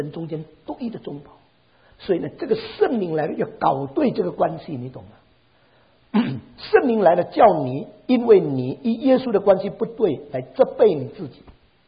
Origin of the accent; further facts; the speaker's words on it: Fujian, China; 我是福建人